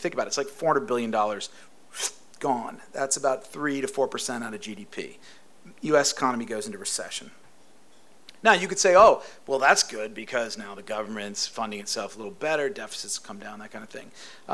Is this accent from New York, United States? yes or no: no; Connecticut, United States; I'm from Connecticut. We don't have any interesting conversation.